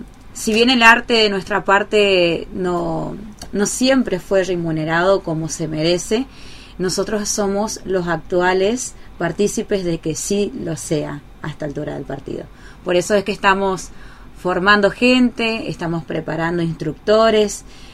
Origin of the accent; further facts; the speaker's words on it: Argentina; Algo que nos llena totalmente de historia como argentinos